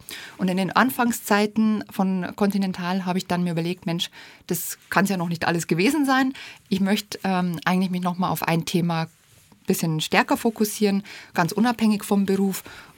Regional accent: Passau, Bavaria, Germany; Aus Passau. Also ich bin in Passau aufgewachsen.

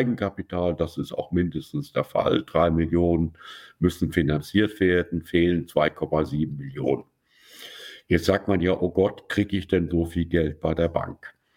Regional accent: Bonn, North Rhine-Westphalia, Germany; Ich selbst bin aus Bonn

